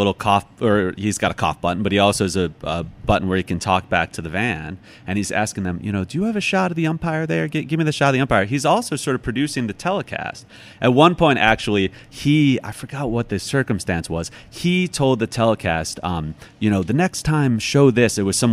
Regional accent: Illinois, United States; So I grew up a White Sox fan because I grew up outside Chicago, and okay.

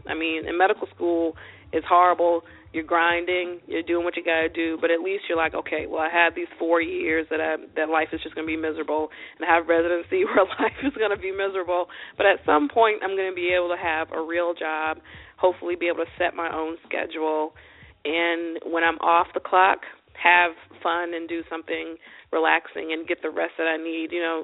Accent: Charleston, South Carolina, United States; I'm from Charleston. We met in Charleston.

